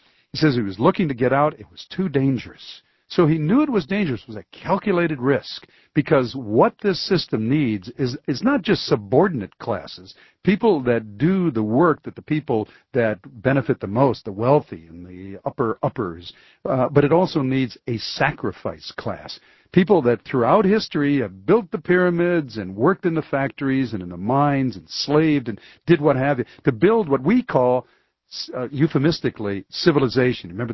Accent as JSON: {"language": "English", "region": "Michigan", "country": "United States", "tie": "born or raised there", "said": "I wanted to talk about my home state of Michigan"}